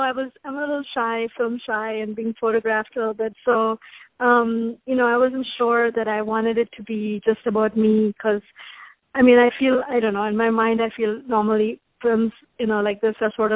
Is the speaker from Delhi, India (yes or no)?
no; Mumbai, Maharashtra, India; moved away as an adult; now in United States; I belong to the Bene Israel community in Mumbai. I was born and raised in Mumbai. But then I came to the United States to study like about close to 30 years ago, and I never went back.